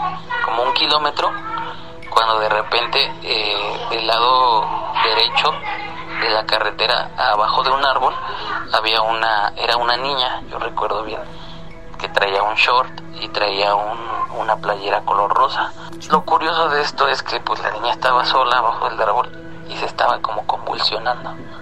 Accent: Pachuca, Hidalgo, Mexico; ya íbamos de regreso a Pachuca, yo soy de Pachuca.

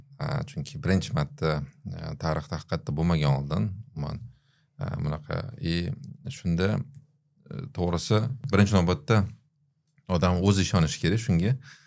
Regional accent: Tashkent, Uzbekistan; born there; Hozir endi o'sha 86 yil tug'ilganman Toshkentda. Oddiy shu injener, muhandis va vrach oilasida.

